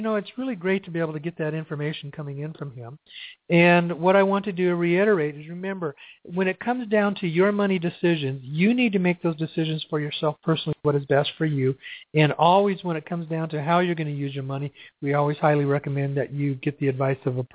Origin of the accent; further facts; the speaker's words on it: Sedona, Arizona, United States; if I'm in my hometown of Sedona, that's not the case.